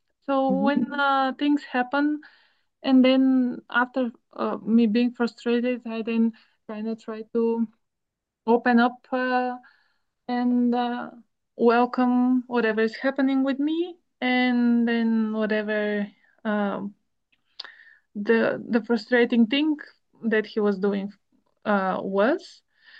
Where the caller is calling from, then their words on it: Bulgaria; So I'm calling from Bulgaria.